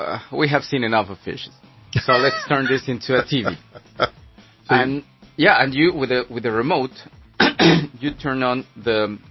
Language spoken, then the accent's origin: English; Mexico City, Mexico; Yeah, I used to work in a radio station back in the days in Mexico City. I'm from Mexico.